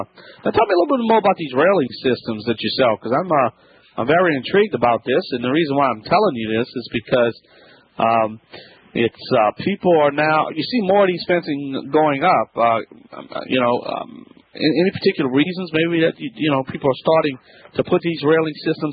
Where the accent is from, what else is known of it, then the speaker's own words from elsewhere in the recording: Louisiana, United States; That's right, I'm … this is Home Talk.